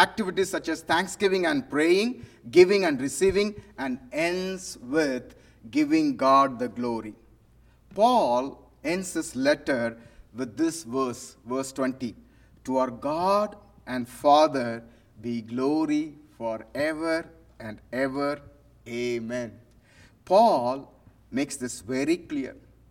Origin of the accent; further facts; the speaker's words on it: South India, India; now in United States; Actually, we are from South India, and we moved up to North India as cross-cultural missionaries.